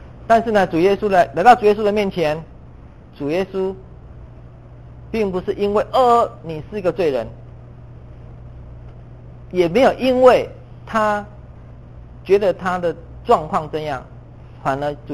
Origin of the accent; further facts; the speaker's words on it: China; 我们以为我们经济发展好，我们国力强大了，别人就不敢欺负我们了，我们中国人就出头天了